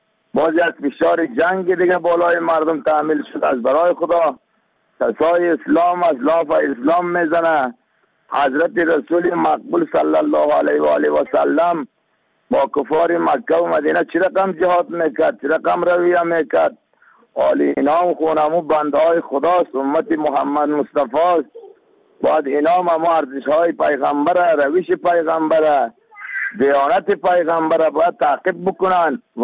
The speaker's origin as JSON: {"language": "Persian", "country": "Afghanistan", "said": "ما شما افغان هستیم"}